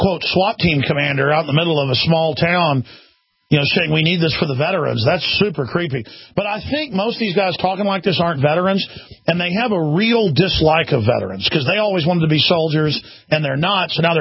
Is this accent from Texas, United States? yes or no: yes; Dallas, Texas, United States; I mean, I'm going to tell you, I grew up in Dallas, folks.